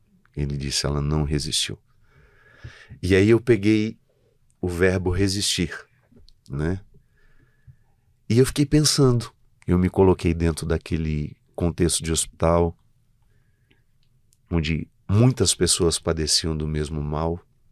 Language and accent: Portuguese; Formiga, Minas Gerais, Brazil; born there; para a cidade onde nós nascemos, onde ela nasceu, lá em Formiga.